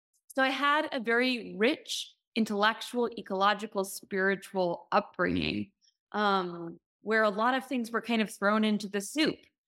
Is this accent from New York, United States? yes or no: yes; New York, United States; We grew up in the Catskills, rehabilitating wild raccoons and possums.